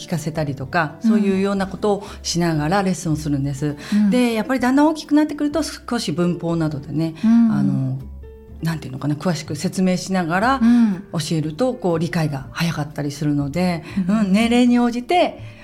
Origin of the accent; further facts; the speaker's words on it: Tokorozawa, Saitama, Japan; now in Hachinohe, Japan; 出身は埼玉県の所沢市です。